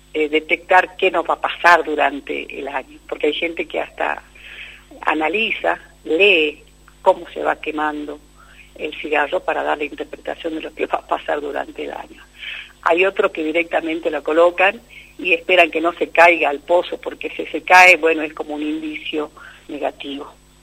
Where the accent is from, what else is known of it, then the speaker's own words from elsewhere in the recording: La Quiaca, Jujuy, Argentina; Yo soy de Yari, de La Quiaca, y de ahí vengo con mis costumbres a la ciudad de San Salvador de Jujuy. Desde Yari, que es límite con Bolivia